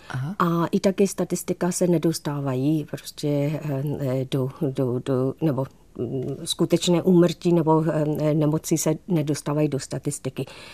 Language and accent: Czech; Myanmar; now in Czech Republic; já jsem česko-barmanka. Protože moje srdce je prostě rozpůlená jak na Českou republiku, i taky na Barmu.